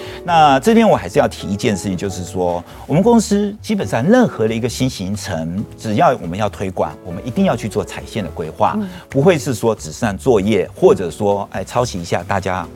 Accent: Beigan, Lienchiang County, Taiwan; born there; 那我是出生在马祖北干啊后澳村，帮我家乡打个广告。那我出生的地方来讲，我那个年代来讲的话呢，我们也是戒严。

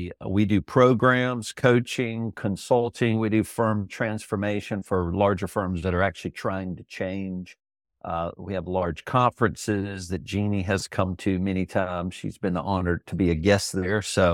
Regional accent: South Carolina, United States; Maybe you can tell from my accent, right? I'm from the Carolinas, so I give it away.

